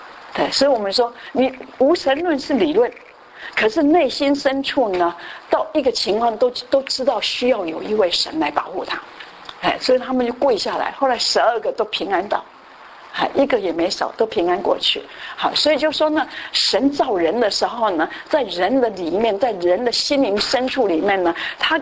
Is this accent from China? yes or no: no; Taiwan; 所以像我们在台湾，我们从台湾来都知道，过年的时候呢